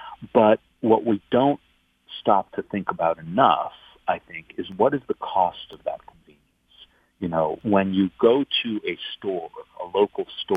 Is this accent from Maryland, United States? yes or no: no; Buffalo, New York, United States; Yeah, well, I grew up in Buffalo, so I'm a real you know, connection to the Rust Belt